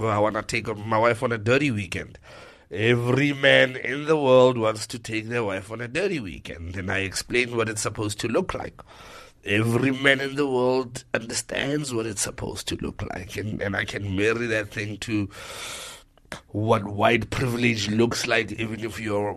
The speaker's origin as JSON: {"language": "English", "country": "South Africa", "said": "In the continent, people are interested in hearing what do you think as a South African, right? So the way I do it is go, this is where I'm from, and these are the stories of where I'm from"}